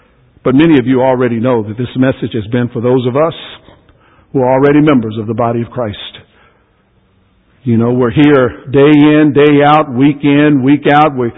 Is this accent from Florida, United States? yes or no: yes; Jacksonville, Florida, United States; My wife said, we're from Jacksonville, Florida.